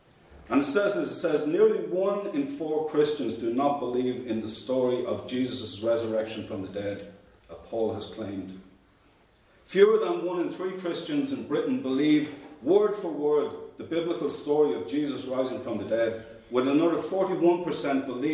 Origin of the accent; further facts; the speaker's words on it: Ireland; growing up in Ireland, ever since I was a boy